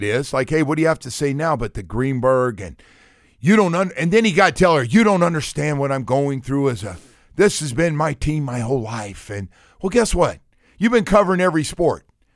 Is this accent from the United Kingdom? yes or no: no; California, United States; I grew up in the Bay Area. The Bay Area were my teams. I was close enough in a small town.